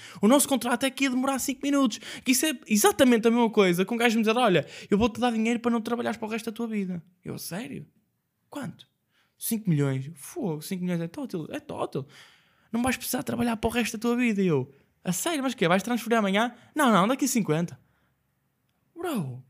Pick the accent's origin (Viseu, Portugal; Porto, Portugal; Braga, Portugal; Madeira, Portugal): Porto, Portugal; Vila Nova de Gaia; E eu sou de Gaia